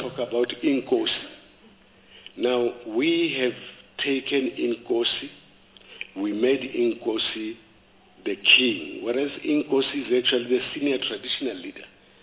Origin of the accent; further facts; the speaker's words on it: Limpopo, South Africa; For instance, where I come from the Balobedu Nation, what you call a king would be a Mambo